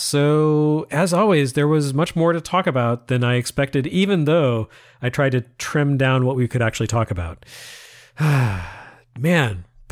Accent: Lubbock, Texas, United States; because I grew up in Lubbock, Texas, where TI had one of its manufacturing plants, those things were everywhere when I was growing up.

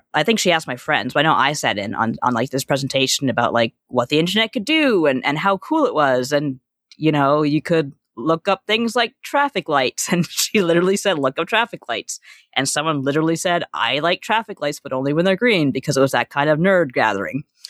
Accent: Canada; And as the Canadian, I have to ask, what the hell is junior year?

